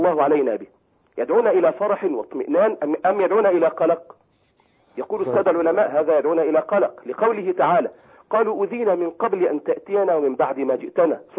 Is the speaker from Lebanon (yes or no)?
no; Egypt; نحن لم نحققها كمصريين.